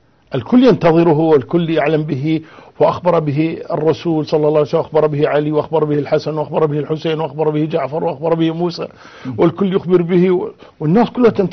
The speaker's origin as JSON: {"language": "Arabic", "country": "Kuwait", "said": "إيه عندنا في الكويت إنه كان يمشي على كورنيش البحر"}